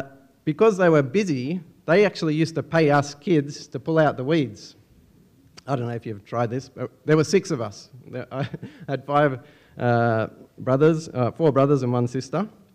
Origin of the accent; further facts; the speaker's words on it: Sydney, New South Wales, Australia; Now, I grew up in North Rocks, in northwest Sydney, if you're familiar with that part of the world.